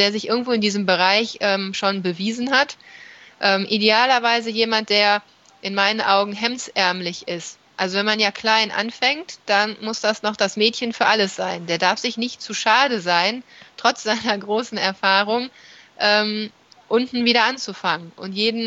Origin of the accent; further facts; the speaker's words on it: China; Da gibt es nicht so viele, weil man das als Chinese in der Schule, Uni eigentlich nicht lernt.